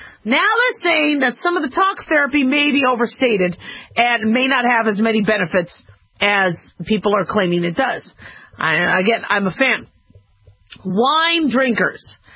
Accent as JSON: {"language": "English", "town": "Las Vegas", "region": "Nevada", "country": "United States"}